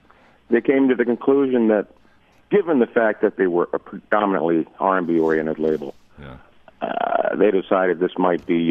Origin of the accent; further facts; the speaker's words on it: Pittsburgh, Pennsylvania, United States; also born or lived in Manhattan; After I was born in Manhattan, we moved to Pittsburgh